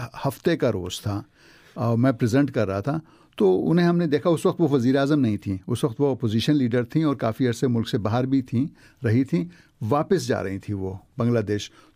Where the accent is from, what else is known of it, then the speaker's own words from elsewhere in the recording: Karachi, Sindh, Pakistan; first language Pashto; Urdu is a second language; میں کراچی میں پلا بڑا, باوجود اس کے کہ میرے گھر میں کراچی میں بھی ہم پشتو میں ہی بات کرتے تھے اور ظاہر ہے گاؤں میں تو پشتو ہی بولتے تھے.